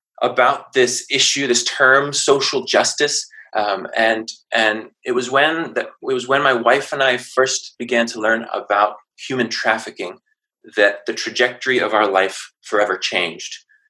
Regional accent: Canberra, Australian Capital Territory, Australia; I'm half Australian, half American, grew up in Australia, in Canberra.

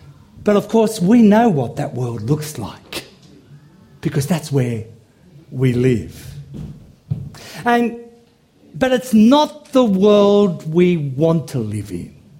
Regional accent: Sydney, New South Wales, Australia; because I grew up in Sydney

